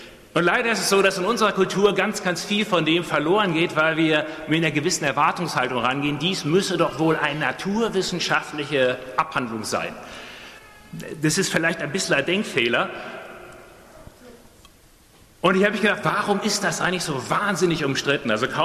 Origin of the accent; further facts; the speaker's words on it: Germany; Ich bin genau in dem Spannungsfeld aufgewachsen, in den 70er und 80er Jahren war das ein richtig heißes Eisen, weil, wie man sich heute kaum noch vorstellen kann, damals hier in Deutschland